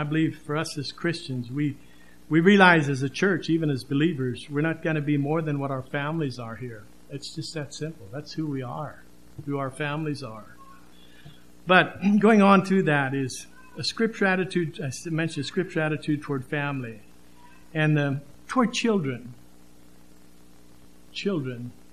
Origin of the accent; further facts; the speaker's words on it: Pennsylvania, United States; My wife and I come from a diverse background. She was from the state of Ohio. I was from Pennsylvania. Our homes were very different.